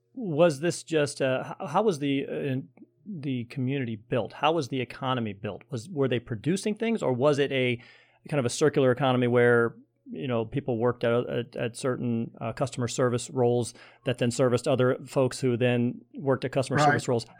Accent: Ohio, United States; I'm from Ohio originally, so it was not something that was ever taught in my school.

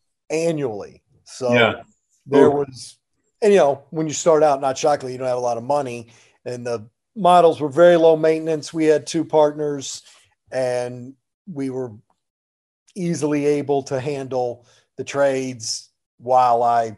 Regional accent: Kentucky, United States; I grew up in Kentucky, grew up a huge Kentucky sports fan. I'm not alone in that from the state.

